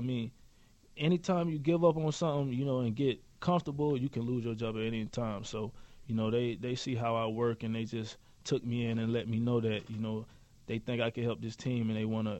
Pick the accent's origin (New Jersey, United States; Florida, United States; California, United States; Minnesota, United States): Florida, United States; Lakeland; Well, man, originally I'm from Lakeland, Florida. It's a rough background for me.